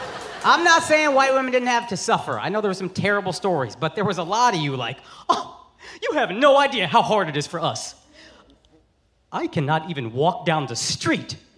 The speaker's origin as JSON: {"language": "English", "country": "India", "said": "Listen, I'm Indian."}